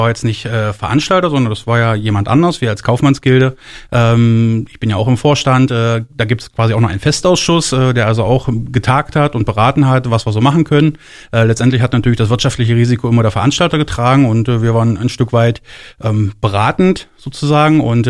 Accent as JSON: {"language": "German", "town": "Aschersleben", "region": "Saxony-Anhalt", "country": "Germany", "tie": "born or raised there", "said": "da zähle ich mich ja als gebürtiger Aschersleber auch dazu, ich bin mit Leib und Seele Aschersleber"}